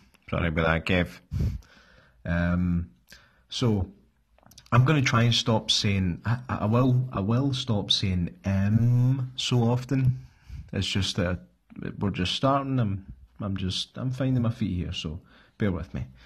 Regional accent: Scotland, United Kingdom; I'm from Scotland. A movie is a film.

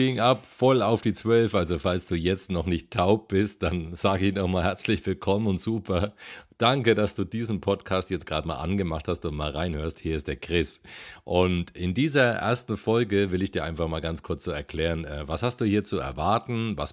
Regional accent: Bavaria, Germany; aus Bamberg. Also hörst du schon am rollenden R. Ich bin ein echt Franke, ein echter Franke, ein waschechter Oberfranke in Bayreuth leben, gerade eben.

